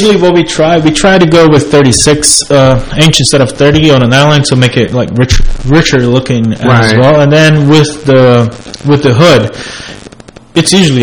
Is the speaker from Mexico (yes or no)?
no; Brazil; My wife's from Brazil. So I'm from Brazil as well.